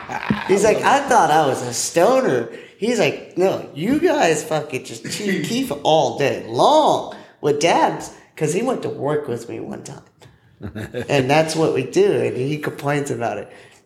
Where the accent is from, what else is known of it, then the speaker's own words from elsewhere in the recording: Florida, United States; Well, here.